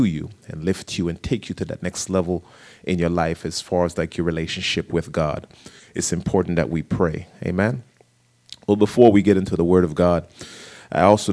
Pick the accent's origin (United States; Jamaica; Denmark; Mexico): Jamaica; when I was growing up in Jamaica